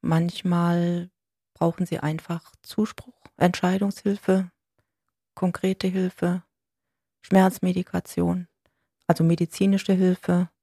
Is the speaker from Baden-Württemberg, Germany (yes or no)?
yes; Villingen, Baden-Württemberg, Germany; also born or lived in Berlin; in Villingen, Schwenningen, nach vielen Jahren Berliner Zeit und mich hat es zurückgezogen. Ich bin in Villingen groß geworden und jetzt bin ich wieder hier.